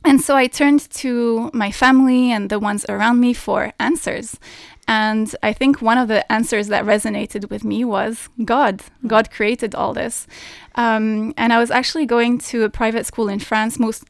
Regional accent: Oman; now in Dubai, United Arab Emirates; It does. I grew up in Oman. Yes. So my parents were expats and I lived here for 10 years. I now live in Dubai, as you said

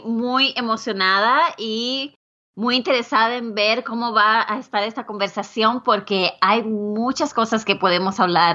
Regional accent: Puerto Rico; now in United States; cuando me mudé de Puerto Rico para aquí, para los Estados Unidos.

